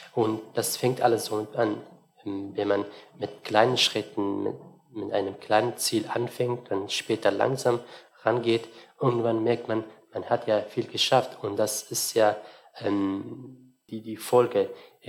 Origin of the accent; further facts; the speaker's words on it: Syria; now in Germany; Ich bin ja 22 Jahre alt. Ich lebe in Deutschland seit August 2015 und ich komme ursprünglich aus Syrien.